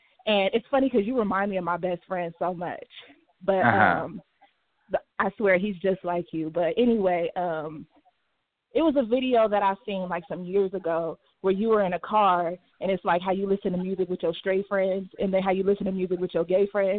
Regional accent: Long Beach, California, United States; now in Las Vegas, United States; I'm from Long Beach, but I live in Vegas.

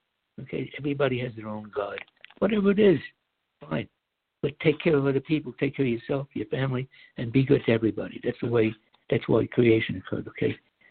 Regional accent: United States; When I was a kid growing up in America, there was hardly anyone with cancer, believe it or not.

